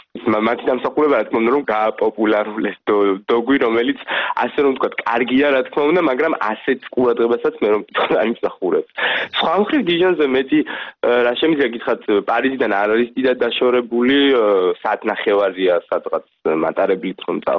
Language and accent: Georgian; Kakheti, Georgia; მე წარმოშობით კახელი ვარ და ცოტა მაგონეს კახელს ბურგუნდია რაღაცით